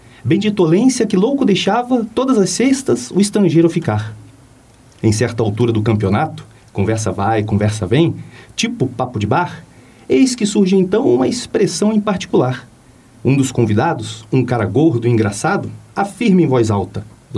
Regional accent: Rio de Janeiro, Brazil; now in Curitiba, Brazil; Eu sou carioca, não sei se vocês sabem, né? Mas eu estou morando aqui em Curitiba já há quase 20 anos.

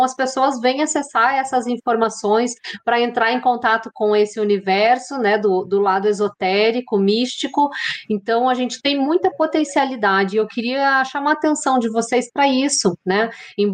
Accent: Brazil; minha enquanto brasileira

